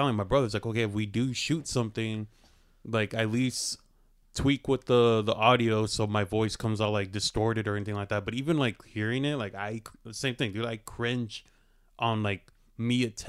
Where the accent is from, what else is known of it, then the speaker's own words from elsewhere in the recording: La Puente, California, United States; Like I'm from La Puente